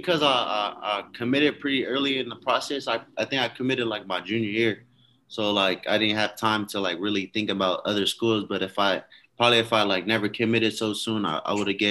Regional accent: California, United States; also born or lived in Oregon; And then I was raised in California, but went to high school in Oregon.

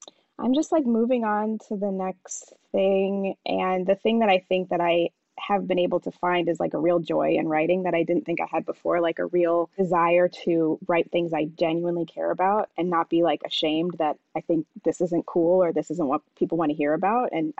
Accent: Jamaica; and then I'm Jamaican. So I wasn't born here. So I'm an immigrant.

